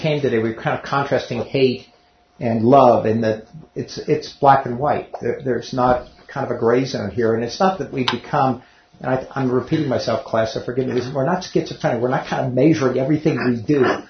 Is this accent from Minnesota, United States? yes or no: no; Cincinnati, Ohio, United States; I didn't grow up in Kentucky. I grew up in Cincinnati, but Kentucky's right across the way.